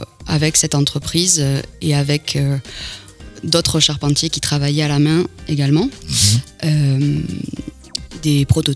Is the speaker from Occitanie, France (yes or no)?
yes; Occitanie, France; Non, je suis originaire de l'Aude à la base.